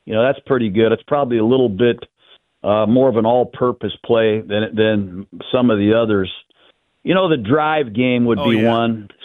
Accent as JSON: {"language": "English", "town": "South Bend", "region": "Indiana", "country": "United States", "tie": "born or raised there", "said": "You know, my dad coached at Notre Dame. I grew up in South Bend, Indiana."}